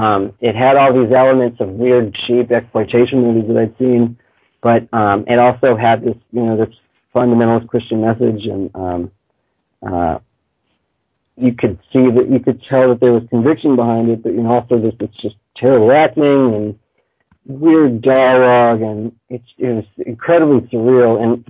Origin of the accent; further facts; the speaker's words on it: Virginia, United States; he'd grown up in my hometown in Northern Virginia.